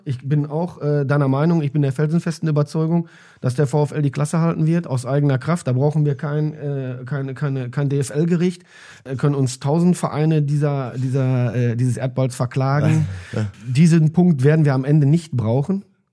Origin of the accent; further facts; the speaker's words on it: Recklinghausen, North Rhine-Westphalia, Germany; born there; ich komme eigentlich gebürtig aus Recklinghausen.